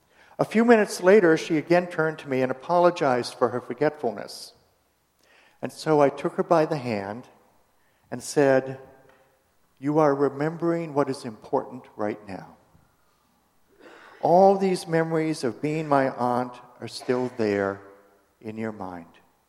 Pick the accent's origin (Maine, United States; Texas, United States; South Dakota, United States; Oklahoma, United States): Maine, United States; when I was growing up in Maine, I didn't hear that term, ever.